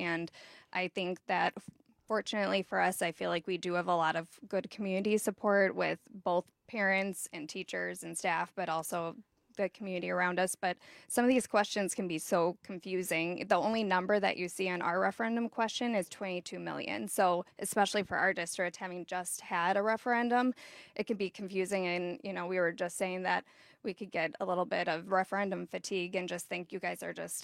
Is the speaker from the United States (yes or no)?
yes; Green Bay, Wisconsin, United States; Yes, and especially growing up, I grew up in Green Bay.